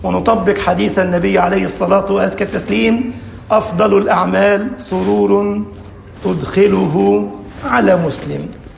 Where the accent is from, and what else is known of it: Egypt